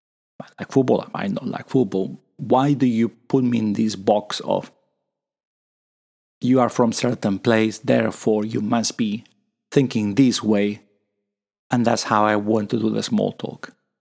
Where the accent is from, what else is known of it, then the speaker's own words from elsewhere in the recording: Spain; English is a second language; now in United Kingdom; I'm originally from Spain, and English is not my first language. And when I came to the UK, when I mentioned that I'm from Spain